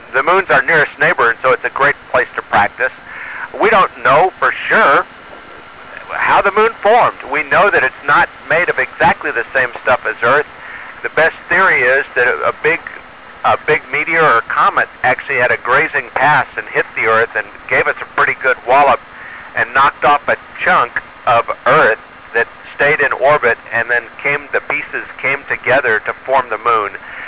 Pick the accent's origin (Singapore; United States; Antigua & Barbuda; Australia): United States; Texas; also born or lived in Rocky Mountains, United States; I grew up on the Gulf Coast of Texas, and I love the stars, but there was always a difference in the way.